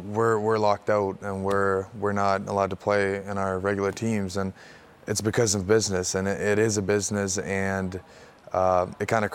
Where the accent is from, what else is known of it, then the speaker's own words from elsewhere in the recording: Stockholm, Stockholm County, Sweden; Stockholm.